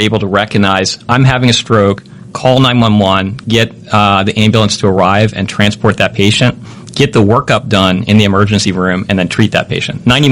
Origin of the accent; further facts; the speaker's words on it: Baltimore, Maryland, United States; moved away as an adult; now in Hawaii, United States; So I'm actually a Baltimorean originally. I grew up in Baltimore, did all my training at University of Maryland and Johns Hopkins. And then I moved to Hawaii in 2009.